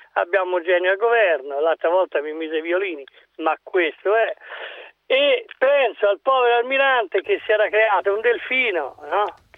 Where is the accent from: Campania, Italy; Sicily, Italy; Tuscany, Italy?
Tuscany, Italy; Livorno; Sì, io sono di Livorno